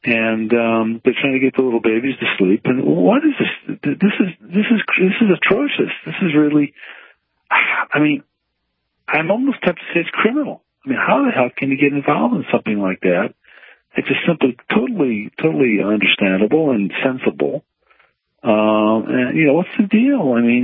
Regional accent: United States; now in Peru; I'm an American. I live in Peru. And I have six kids.

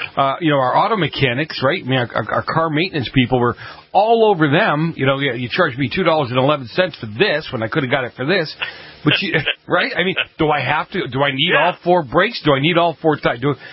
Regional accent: Boston, Massachusetts, United States; it's like the old days where I grew up in Boston where you helped each other out

